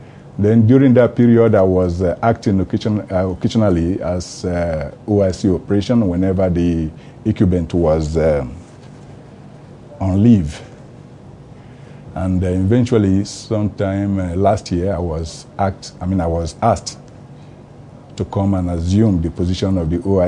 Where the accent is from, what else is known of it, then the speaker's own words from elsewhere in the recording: Nigeria; I'm a Nigerian.